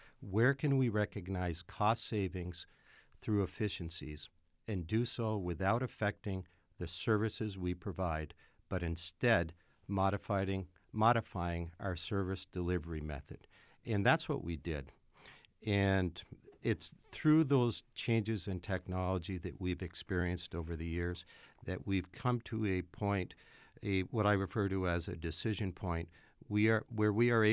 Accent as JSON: {"language": "English", "country": "United States", "said": "The first thing I'd like to say is that, you know, I'm from Orleans County. I'm very aware of the economic climate there"}